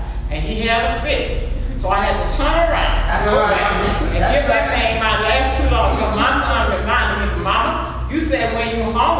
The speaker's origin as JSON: {"language": "English", "region": "the South", "country": "United States", "tie": "born or raised there", "lives_now": "Los Angeles, United States", "said": "I grew up in the South on a plantation. And I moved to Los Angeles."}